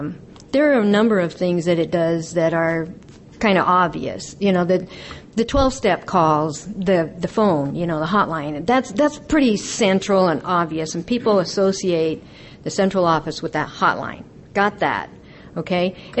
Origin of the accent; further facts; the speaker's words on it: Spokane, Washington, United States; now in Valley Forge, United States; And I'm from Spokane. Well, I live in Valley Forge, Washington, a little bitty place outside Spokane, Washington, where the central office is located.